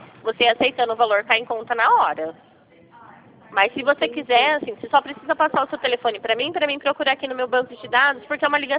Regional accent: Rio Claro, São Paulo, Brazil; Não, eu sou de Rio Claro.

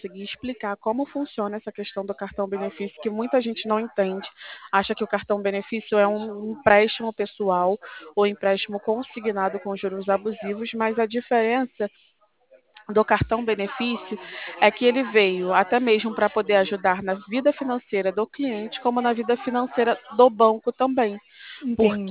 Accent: Rio de Janeiro, Brazil; eu sou do Rio

